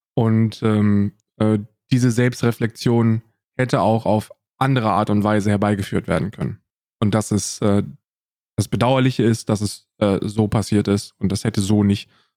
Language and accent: German; West Germany, Germany; Ich hab dann als Westdeutscher gesagt